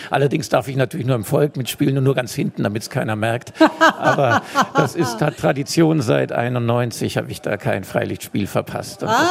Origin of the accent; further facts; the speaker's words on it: Altusried, Bavaria, Germany; Tatsächlich stamme ich aus Altusried